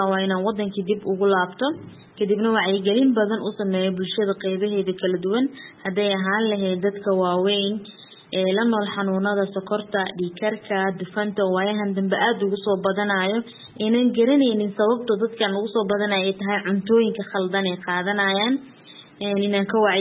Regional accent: Mogadishu, Banaadir, Somalia; now in India; waxaan ka imaaday Soomaaliya qasatan magaalada Muqdisho Indiya waxaan imaaday 2016-kii

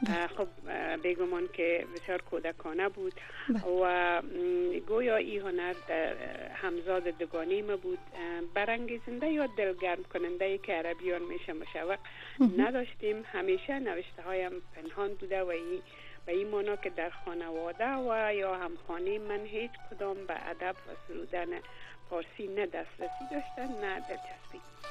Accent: Kabul, Afghanistan; moved away as an adult; also born or lived in Tehran; در شهر کابل زاده شدم. آموزشگاه را در مکتب رابی بلخی خواندم، سپس به دانشگاه کابل رفتم. برای 4 سال در رشته ژورنالیسم دانشجو بودم.

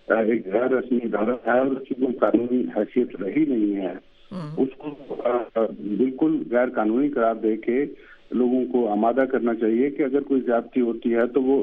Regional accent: Multan, Punjab, Pakistan; اتفاق سے میرا تعلق ملتان کے علاقے سے ہے

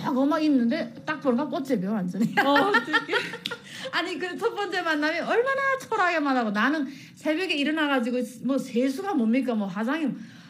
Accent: North Korea; also born or lived in China; 저는 북한에서 뭐 했고 어떻게 북한 탈북했고 그다음에 중국에서 어떻게 살았고

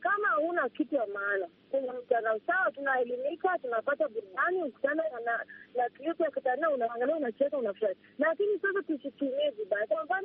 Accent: Dar es Salaam, Tanzania; kwetu ni Dar es Salaam.

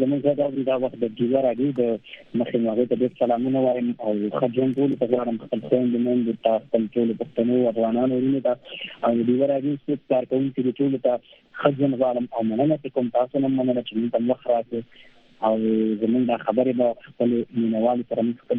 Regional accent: Nangarhar, Afghanistan; زه په ننګرهار کې پیدا شوی یم

